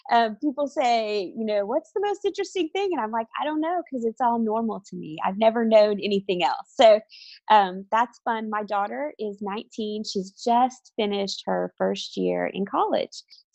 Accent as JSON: {"language": "English", "region": "Oklahoma", "country": "United States", "tie": "born or raised there", "also_born_or_lived": "Missouri / Alabama / Georgia", "said": "But I grew up in the Midwest, actually in Oklahoma. And I went to college in Missouri and then ended up meeting my husband and moving to Alabama."}